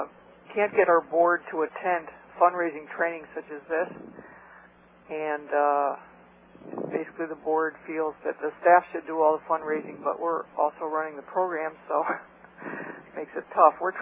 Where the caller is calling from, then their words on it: Connecticut, United States; from Connecticut.